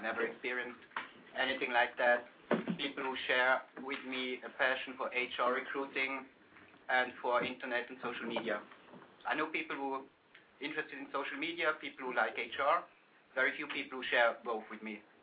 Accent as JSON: {"language": "English", "country": "Switzerland", "said": "I am from Switzerland. I'm based in Geneva."}